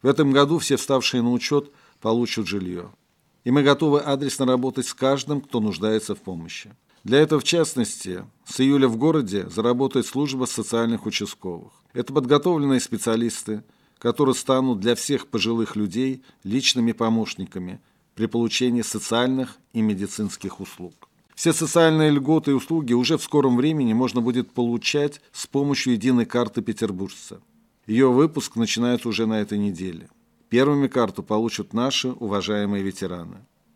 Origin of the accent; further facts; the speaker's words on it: Saint Petersburg, Russia; Как и все петербуржцы, 9 мая я буду на Невском в память о своем отце